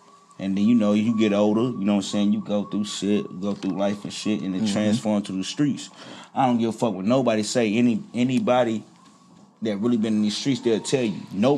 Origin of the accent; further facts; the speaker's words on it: Louisville, Kentucky, United States; also born or lived in Lakeland; Shit, I was born in Lakeland, Florida, you feel me? Raised in Louisville, Kentucky, man.